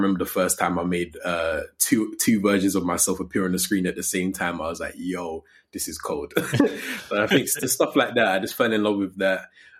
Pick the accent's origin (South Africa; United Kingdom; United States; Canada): United Kingdom; Coventry, West Midlands; I'm from Coventry and that's where I was raised, I love to tell people I'm from London because Coventry was a bit techie growing up.